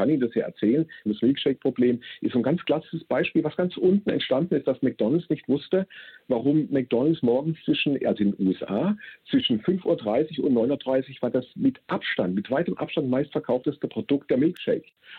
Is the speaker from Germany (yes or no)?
yes; Baden-Württemberg, Germany; Ich komme ja hier aus Baden-Württemberg